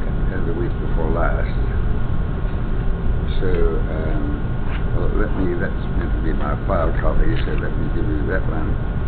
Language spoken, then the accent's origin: English; Lower Hutt, Wellington, New Zealand; I was born in New Zealand mm-hmm. and educated in New Zealand in the city of Lower Hutt, which is a suburb of the capital city of Wellington.